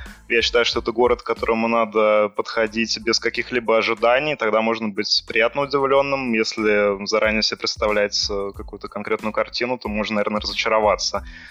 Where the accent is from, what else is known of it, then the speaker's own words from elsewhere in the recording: Saint Petersburg, Russia; moved away as an adult; now in Bucharest, Romania; Я вообще родился в Санкт-Петербурге и большую часть жизни прожил именно в этом городе, но практически 4 года назад я переехал по работе в Бухарест, столицу Румынии, и с тех пор я тут живу.